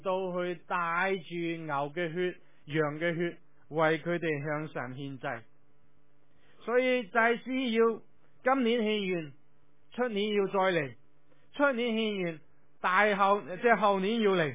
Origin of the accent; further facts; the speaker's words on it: China; 尤其是对我哋中国人嚟讲，我哋最了不起或者我哋就系、烧香